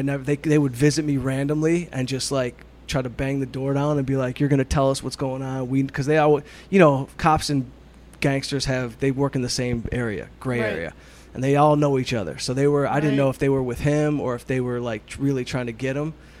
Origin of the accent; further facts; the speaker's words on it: Detroit, Michigan, United States; I'm a dummy from Detroit, so, like, these things have happened.